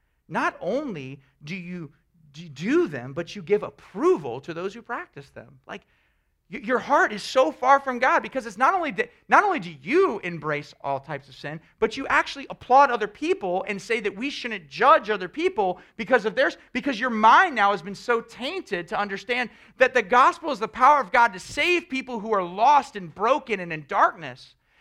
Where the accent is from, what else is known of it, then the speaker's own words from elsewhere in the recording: the South, United States; it's cultural for me. I was raised in the South, you know, so I mean, gospel.